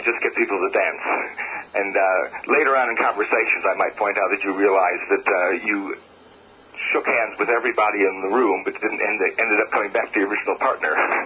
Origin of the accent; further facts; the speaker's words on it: United States; now in New Zealand; You can tell from my accent I'm American. I actually didn't start square dancing until I came to New Zealand.